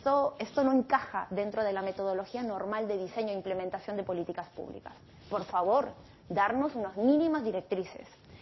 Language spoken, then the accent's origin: Spanish; Peru; Yo soy peruana.